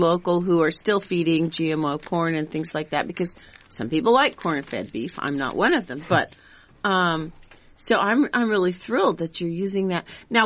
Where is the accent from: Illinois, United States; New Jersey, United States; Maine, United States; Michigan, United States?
Illinois, United States; Galesburg; And I have to say, growing up in Galesburg, Illinois, my mother, every time she could get a tongue, we cooked it.